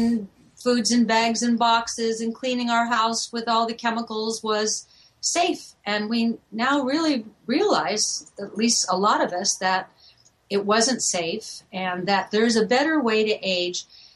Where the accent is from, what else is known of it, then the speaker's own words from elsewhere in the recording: Ireland; I'm Irish. You know, we either drink or write. I do both.